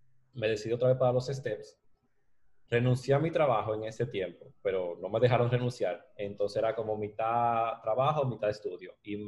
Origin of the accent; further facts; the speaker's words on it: Santiago, Dominican Republic; also born or lived in Puerto Rico; now in New York, United States; Bueno, yo nací en Puerto Rico, criado en Santiago, República Dominicana.